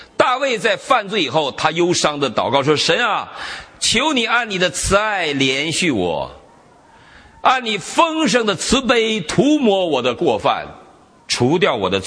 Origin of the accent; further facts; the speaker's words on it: Northeast China, China; 那时候我们在大陆的时候没什么吃的，我们东北人老抓泥鳅，抓泥鳅吃